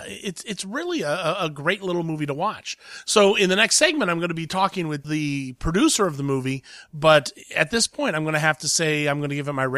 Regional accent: Columbus, Ohio, United States; who is actually from Cincinnati, so he's from my neck of the woods. I'm from Columbus

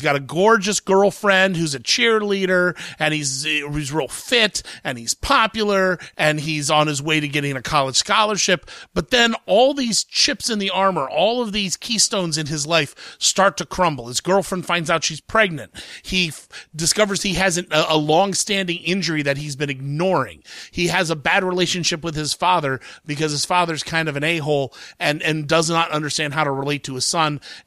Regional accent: Columbus, Ohio, United States; I'm just some big fat guy from the Midwest, you know. I come from Columbus, Ohio, so I don't know the background here.

